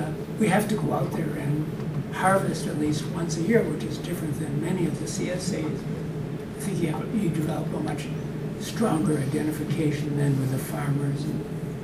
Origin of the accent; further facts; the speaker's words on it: Minneapolis, Minnesota, United States; I'm from Minneapolis